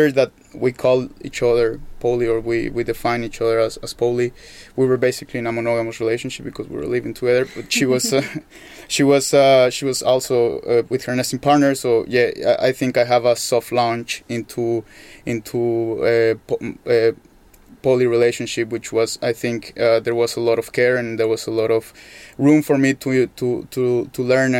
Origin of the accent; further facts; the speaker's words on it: Mexico; English is a second language; moved away as an adult; also born or lived in Europe; now in Norway; I'm moving to Norway. And I grew up in Mexico. I grew up in a conservative house.